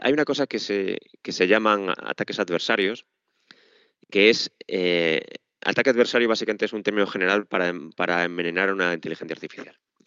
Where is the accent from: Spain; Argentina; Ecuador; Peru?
Spain; Yo soy español, nosotros decimos muchísimos tacos.